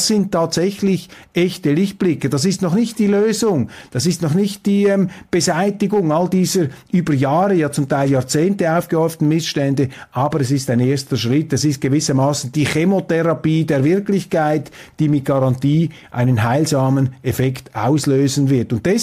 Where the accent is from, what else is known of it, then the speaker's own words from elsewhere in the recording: Switzerland; Und die ARD, man fragt sich als Schweizer, warum haben die das eigentlich laufen lassen?